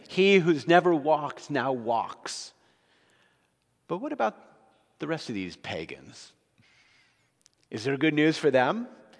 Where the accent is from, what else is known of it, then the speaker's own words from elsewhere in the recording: New Jersey, United States; Growing up in New Jersey, there was the Jersey Devil, right?